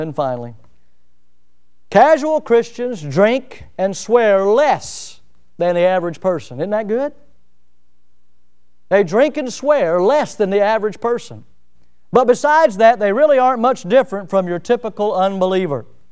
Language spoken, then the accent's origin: English; United States; I'm proud of the fact that I'm an American.